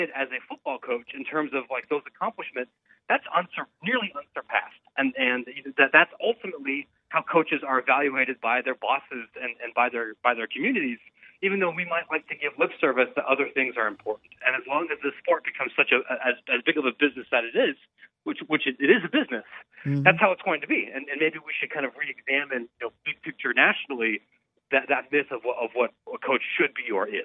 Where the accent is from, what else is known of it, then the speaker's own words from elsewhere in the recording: Ohio, United States; now in Chicago, United States; I grew up in Licking County, but I'm in Chicago.